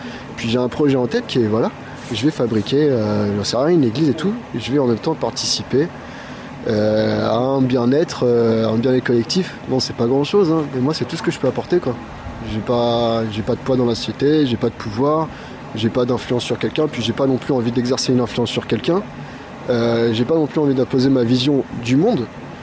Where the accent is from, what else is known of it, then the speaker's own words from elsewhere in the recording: Paris, Île-de-France, France; born there; now in La Châtre, France; Je suis né à Paris et là, en ce moment, je suis dans une petite ville. J'ai peur de dire le nom de la ville, là, comme ça, devant les médias. Parce que elle s'appelle La Châtre.